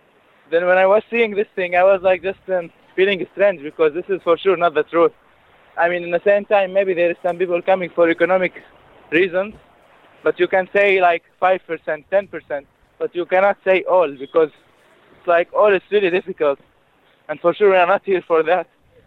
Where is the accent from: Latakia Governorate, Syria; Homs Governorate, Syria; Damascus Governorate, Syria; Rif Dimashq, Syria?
Homs Governorate, Syria; Homs; English is a second language; now in Greece; I am from Syria, from Homs. I'm in Greece like 8 months ago.